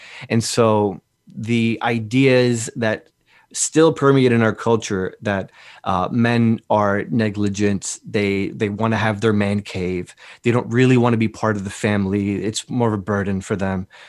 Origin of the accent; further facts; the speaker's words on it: Newark, New Jersey, United States; I grew up in Newark, New Jersey in the 90s, which is a very scary place to be in the 90s.